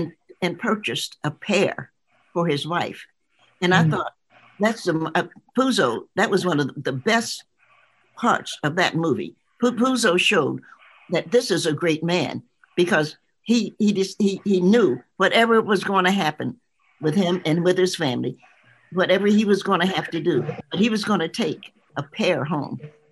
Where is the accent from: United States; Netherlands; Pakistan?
United States; the South; I'm a Southerner. So I like to cook.